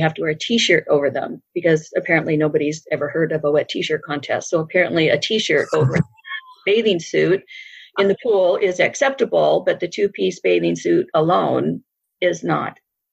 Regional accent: West Coast, United States; Since I grew up on the West Coast, I can remember somebody all aghast that a woman in the congregation had pierced her ears

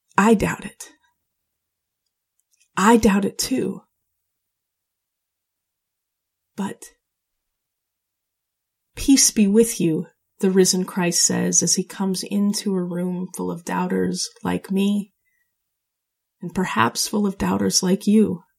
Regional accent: Utah, United States; I grew up devout Mormon in Utah and served a mission to Bulgaria.

